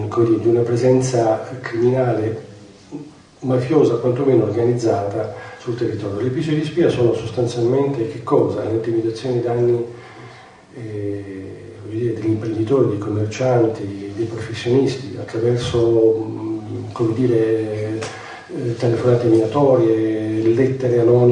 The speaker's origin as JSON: {"language": "Italian", "region": "Apulia", "country": "Italy", "said": "io sono pugliese, quindi sono qui stasera posso utilizzare un'espressione politicamente corretta, non come meridionale, ma come diversamente settentrionale"}